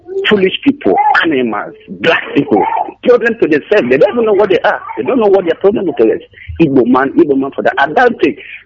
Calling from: Canada; I'm calling from Paul Anita, Canada, number 6.

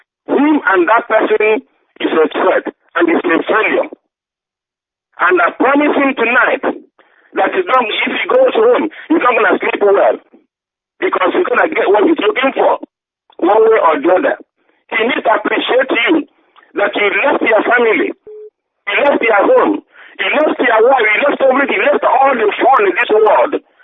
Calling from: United States; I'm calling from the United States of America.

